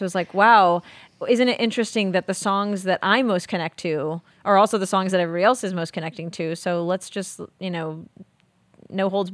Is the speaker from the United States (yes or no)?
yes; Austin, Texas, United States; I grew up here in Austin